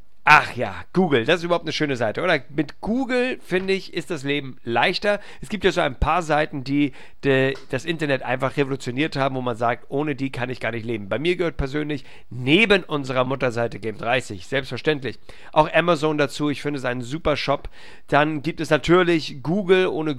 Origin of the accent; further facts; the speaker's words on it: Hamburg, Germany; in meiner Heimatstadt Hamburg